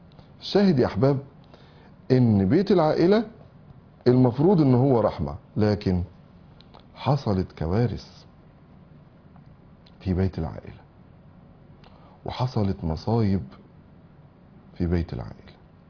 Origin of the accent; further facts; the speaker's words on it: Egypt; إحنا عندنا في مصر مثل بنقوله